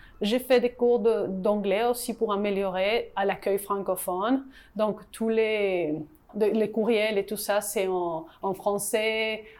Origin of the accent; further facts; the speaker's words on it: Peru; French is a second language; Parce que nous, on vient du Pérou.